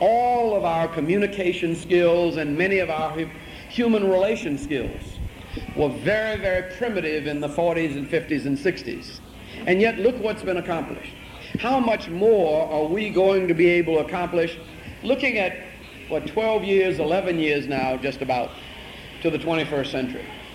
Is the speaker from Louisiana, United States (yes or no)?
yes; New Orleans, Louisiana, United States; And I like that, because I grew up in New Orleans.